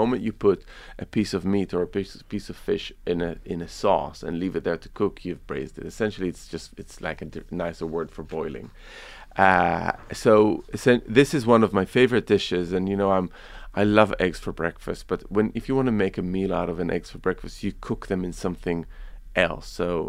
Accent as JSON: {"language": "English", "country": "Israel", "tie": "born or raised there", "also_born_or_lived": "Lebanon / Palestine", "said": "I grew up in Israel, in Lebanon, in Palestine."}